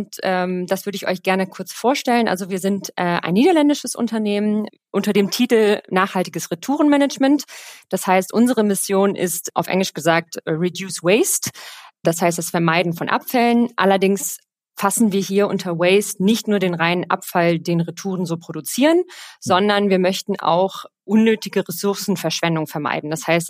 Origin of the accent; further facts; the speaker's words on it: Rhineland, Germany; born there; ich bin 33 Jahre, gebürtige Rheinländerin, sesshaft in Köln